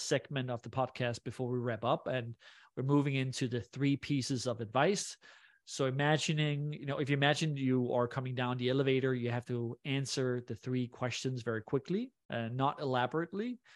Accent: Denmark; English is a second language; I'm Danish, I'm European, I'm not perfect with English.

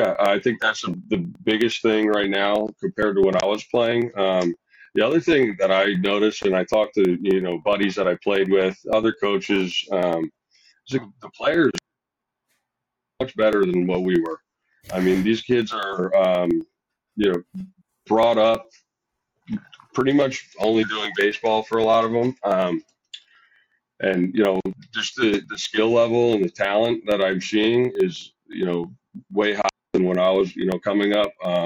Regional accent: Baltimore, Maryland, United States; I'm from Baltimore, Maryland. I moved up here in the fall of 2012 for my freshman year, and I have been here ever since.

